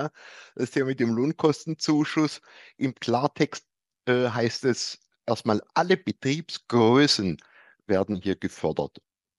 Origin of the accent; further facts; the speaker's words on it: Baden-Württemberg, Germany; und ich bin Schwabe